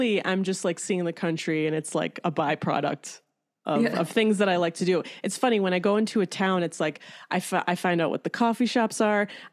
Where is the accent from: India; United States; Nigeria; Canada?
United States; Rochester, New York; I'm wearing my Finger Lakes New York sweatshirt because I also wanted to mention we're both from Rochester.